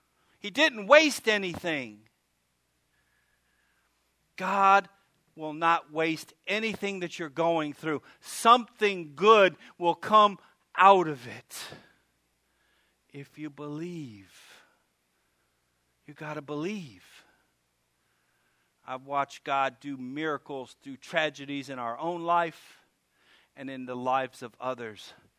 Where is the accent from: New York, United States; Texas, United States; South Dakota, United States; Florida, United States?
Florida, United States; Fort Lauderdale; I'm from Fort Lauderdale. Y'all don't have no bad neighborhoods here.